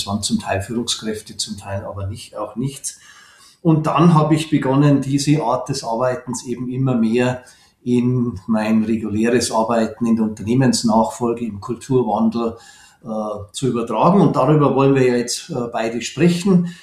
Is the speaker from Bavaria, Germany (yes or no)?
yes; Munich, Bavaria, Germany; Ich bin ja in München aufgewachsen.